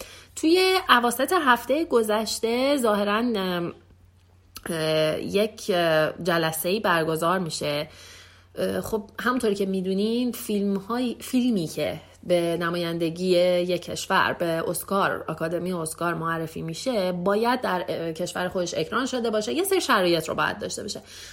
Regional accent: Iran; now in Sweden; ما که خارج از ایران هستیم شاید، یعنی حداقل کسانی که اینجا در سوئد هستن

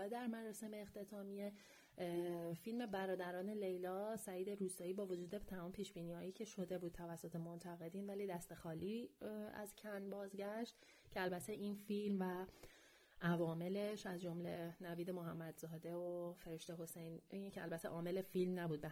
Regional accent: Iran; از اونجایی که ما ایرانی هستیم و در جبر جغرافیایی ما در جایی از کره زمین به دنیا اومدیم

